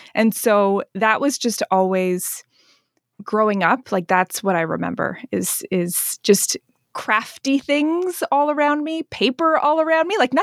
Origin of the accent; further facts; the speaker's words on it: Canada; like a secret underground club that we're all like, oh, and we're Canadian.